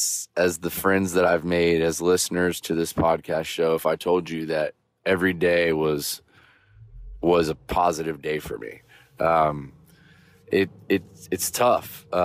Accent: Vero Beach, Florida, United States; as a surfer, as a kid growing up in Vero Beach, Florida, on the beach

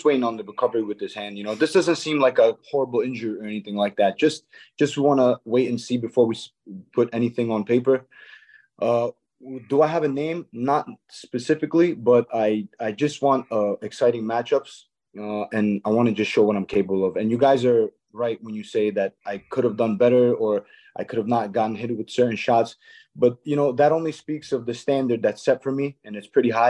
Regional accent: Baku, Azerbaijan; Baku, Azerbaijan. Baku is the capital. It's a city in Azerbaijan.

